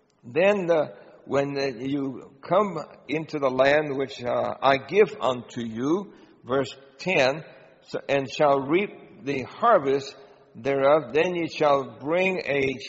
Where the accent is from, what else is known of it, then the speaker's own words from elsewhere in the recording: Brooklyn, New York, United States; A kid growing up in Brooklyn doesn't know anything about growing food.